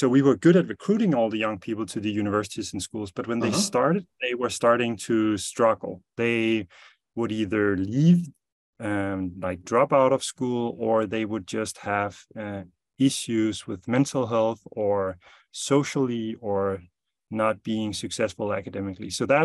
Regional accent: Denmark; I'm from Denmark. Father of three boys

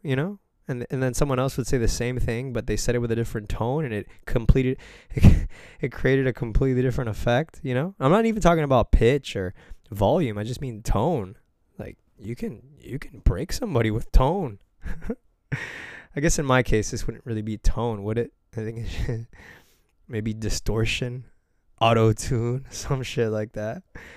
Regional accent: Miami, Florida, United States; I grew up in Miami and I'm like super Latin city, right?

